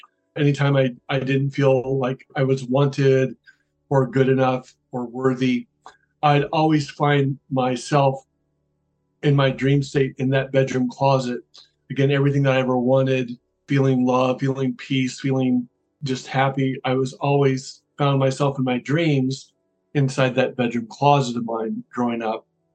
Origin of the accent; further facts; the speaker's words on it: Iowa City, Iowa, United States; As a child, I was a latchkey kid from Iowa. I grew up in Iowa City, Iowa